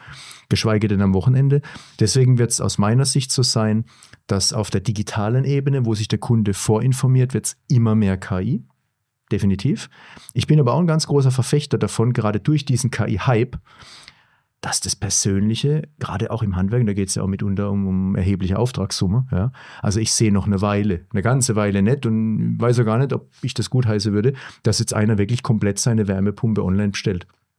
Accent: Baden-Württemberg, Germany; also wenn man an unserem Austausch jetzt erkennt, dass wir aus Baden-Württemberg kommen

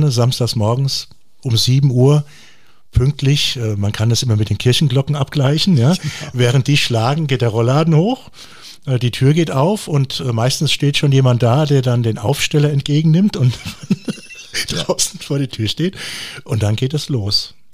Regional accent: Eppertshausen, Hesse, Germany; Ich komme ja aus Eppertshausen. Wir hatten damals 3 Bäcker zu meiner Zeit.

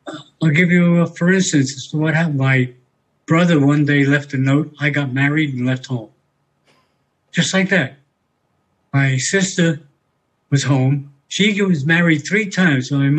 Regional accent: New York City, New York, United States; I was born in New York City in an area known as Harlem. And that was in New York City itself. We moved around a bit up to the Bronx, which is another part of New York, and then over to Manhattan, Washington Heights

